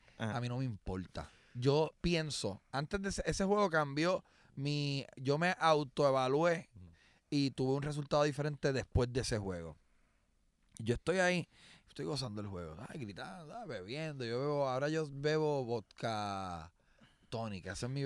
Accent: Wisconsin, United States; me crié en Wisconsin.

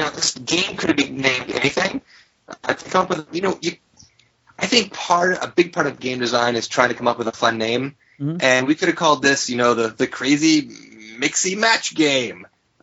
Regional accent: Alabama, United States; You may not know this, but I'm actually from Alabama.

